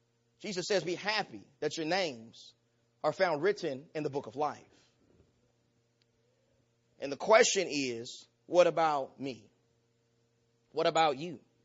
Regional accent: Nacogdoches, Texas, United States; sophomore in college in my hometown of Nacogdoches, Texas.

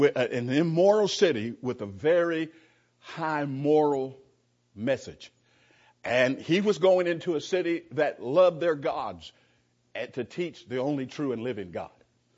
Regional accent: California, United States; I'm visiting with us, you may not know, I'm a Californian.

